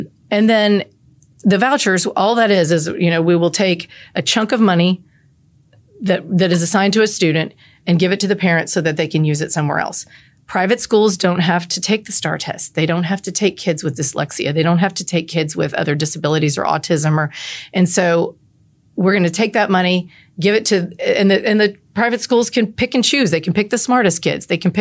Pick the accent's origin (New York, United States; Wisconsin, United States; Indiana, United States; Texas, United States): Texas, United States; I was born in the Nix Hospital and came home to a house in District 121. So I know it.